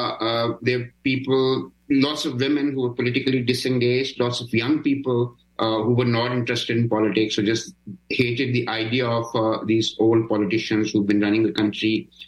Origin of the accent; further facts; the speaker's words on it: Pakistan; But as a Pakistani